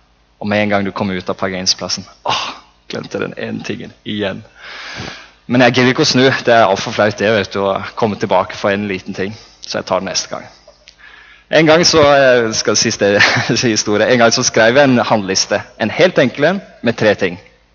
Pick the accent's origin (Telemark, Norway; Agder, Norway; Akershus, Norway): Telemark, Norway; Porsgrunn; siden jeg er fra Porsgrunn.